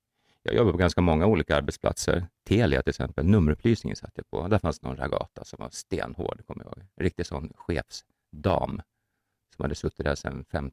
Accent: Gävle, Gävleborg County, Sweden; Jag kommer ju från Gävle.

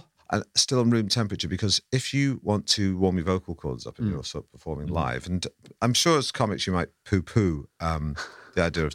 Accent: Manchester, North West England, United Kingdom; moved away as an adult; I grew up in Manchester. I never had to descale a kettle till I was 20-something and came down south.

